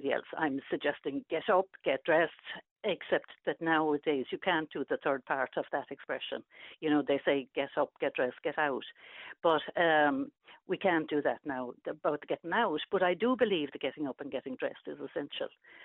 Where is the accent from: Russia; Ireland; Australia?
Ireland; Munster; I'm from County Clare. In fact, I'm from Michael D territory.